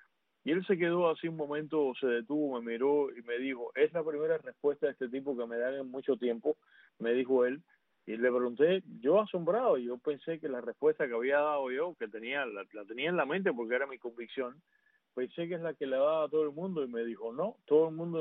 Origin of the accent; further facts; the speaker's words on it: Cuba; moved away; yo vengo de la época de la Cuba totalmente hermética en que no se podía ir, vaya que te cuento, ni a Matanzas